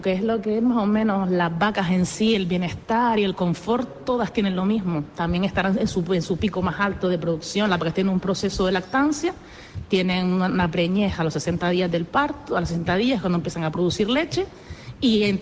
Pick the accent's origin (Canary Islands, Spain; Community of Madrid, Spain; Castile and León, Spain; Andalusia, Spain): Canary Islands, Spain; Las Palmas; No, yo soy de Las Palmas.